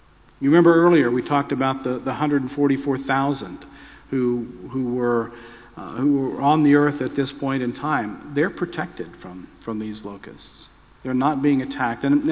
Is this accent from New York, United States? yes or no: no; Texas, United States; Now, I grew up in Texas, and they have scorpions. You can find them there pretty easily.